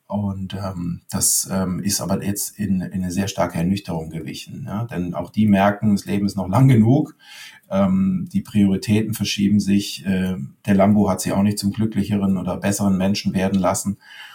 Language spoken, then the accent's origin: German; Leimen, Baden-Württemberg, Germany; Ich komme aus Leim, bin mit Boris Becker quasi door-to-door aufgewachsen.